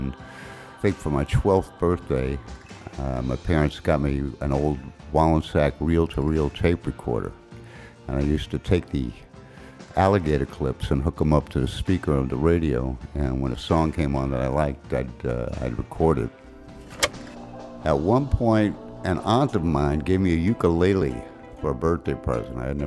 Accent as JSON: {"language": "English", "town": "Brooklyn", "region": "New York", "country": "United States", "tie": "born or raised there", "said": "I grew up in Brooklyn, New York. Kind of came of age in the late 50s, early 60s, surrounded by great music. We were blessed in New York to have four great top 40 radio stations."}